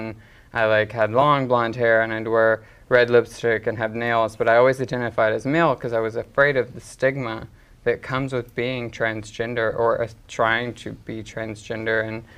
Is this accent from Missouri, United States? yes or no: no; Arkansas, United States; Actually, I'm from Arkansas, so Southern Baptist. I grew up in a very conservative household, very religious.